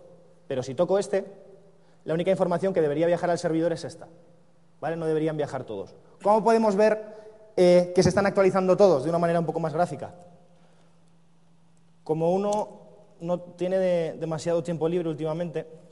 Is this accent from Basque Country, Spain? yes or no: yes; Bilbao, Basque Country, Spain; También comenté que yo soy de Bilbao, entonces a mí me gusta picar el código.